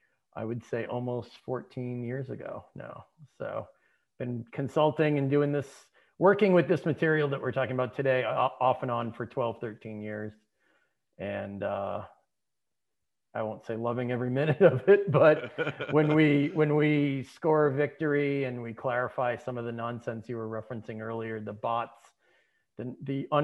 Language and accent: English; Boston, Massachusetts, United States; also born or lived in Seattle; Yeah, I mean, I grew up here in the Boston area. I lived out in the West Coast for better part of 18, 19 years before I moved back here.